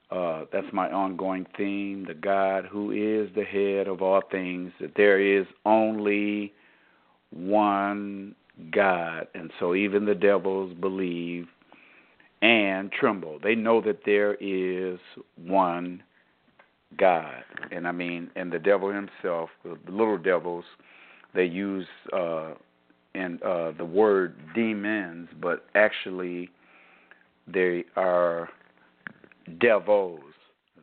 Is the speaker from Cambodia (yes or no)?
no; Michigan, United States; born there; moved away as an adult; I relocated from my home state of Michigan, the state I was born in, and I relocated in December of 2016 to the state of Florida.